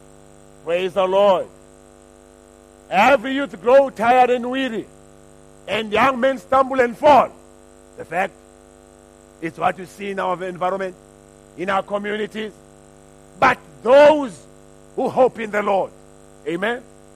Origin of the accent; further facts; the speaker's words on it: South Africa; we are South African, but we are not all the same.